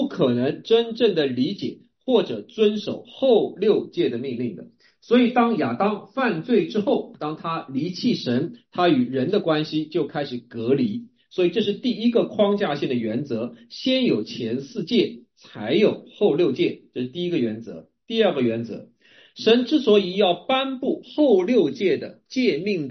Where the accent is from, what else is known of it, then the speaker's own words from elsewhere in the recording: China; 我们中国人很熟悉的儒家强调的是什么？叫百善孝为先。